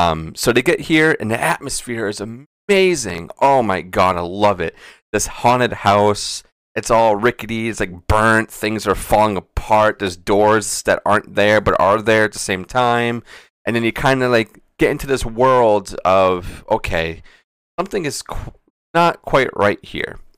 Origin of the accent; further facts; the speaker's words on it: United States; But that's me being an American here.